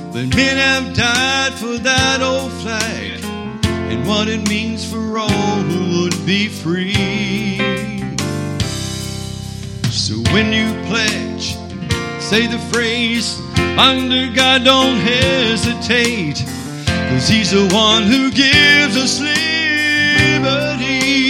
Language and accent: English; Lumberton, North Carolina, United States; I'm from Lumberton, North Carolina, and I sing whatever these guys leave for me to sing.